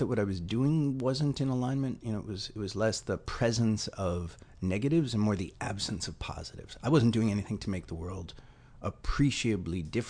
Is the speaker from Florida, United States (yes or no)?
no; New York City, New York, United States; I grew up in New York City in the 70s.